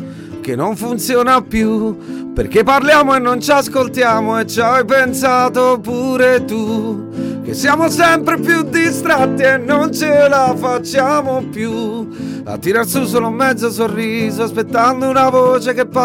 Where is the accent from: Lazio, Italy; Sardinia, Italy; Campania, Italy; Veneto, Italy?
Campania, Italy; Naples; Perché io sono napoletano e non è che devo stare sempre con una pizza, un mandolino in mano